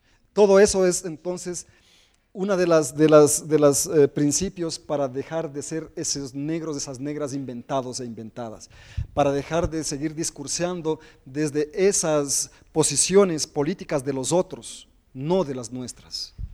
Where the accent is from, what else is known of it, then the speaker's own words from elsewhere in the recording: Imbabura, Ecuador; esa es la comunidad del Chota, de donde soy. Desde ahí llegaron, para 1800, 1780, 1810, fugitivos y fugitivas de Caldera, de la Concepción, de Cuajara, y se asentaron en ese territorio.